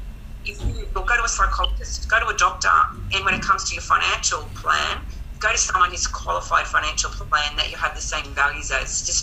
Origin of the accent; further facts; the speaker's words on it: Australia; So as Australian men, I would love, and Australian everyone